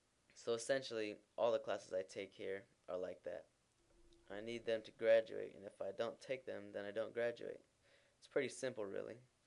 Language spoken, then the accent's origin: English; San Diego, California, United States; I'm from San Diego, California, America's finest city, the 619 area code, home of the Padres and the Chargers.